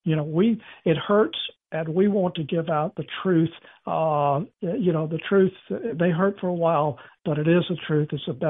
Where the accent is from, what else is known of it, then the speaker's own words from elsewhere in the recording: Texas, United States; and Texans are, I'm a Texan.